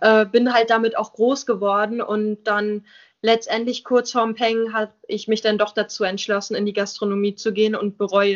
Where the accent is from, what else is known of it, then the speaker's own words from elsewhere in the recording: Binz, Mecklenburg-Vorpommern, Germany; also born or lived in Austria; Also ich bin hier auf der Insel geboren und lebe eigentlich die ganze Zeit in Binz. Ich war noch nie woanders, außer 1 Jahr oder 2 Jahre, wo ich 1 oder 2 Jahre alt war, da habe ich in Österreich tatsächlich gewohnt.